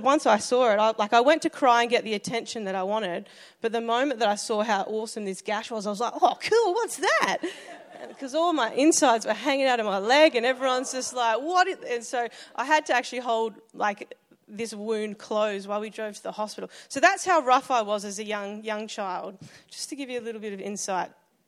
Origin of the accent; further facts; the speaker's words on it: Albury Wodonga, Australia; Yeah, I grew up in Albury Wodonga.